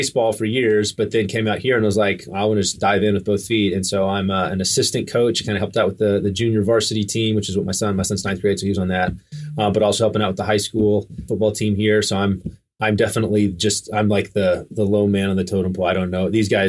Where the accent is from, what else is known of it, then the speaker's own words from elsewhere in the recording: Midland, Texas, United States; I grew up in West Texas in a town called Midland. Claim to fame is Friday Night Lights.